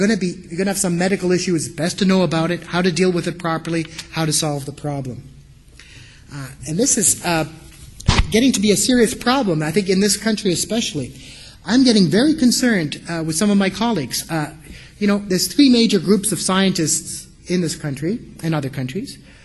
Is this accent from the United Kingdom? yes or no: no; Montreal East, Quebec, Canada; I grew up in Montreal East